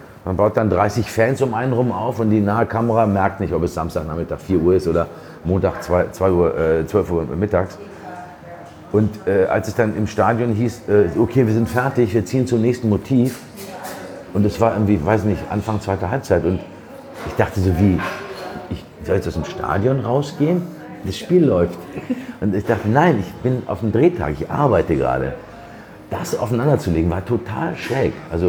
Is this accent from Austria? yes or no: no; Dortmund, North Rhine-Westphalia, Germany; für die kommst du aus Norddeutschland, wenn du sagst, ich komme aus Dortmund.